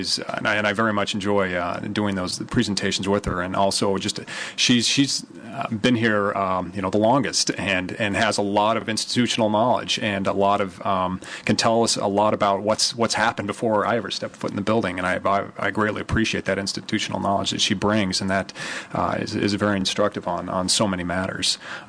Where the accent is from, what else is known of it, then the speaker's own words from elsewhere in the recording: Utah, United States; from the bordering state of Nevada, to where I grew up in Utah.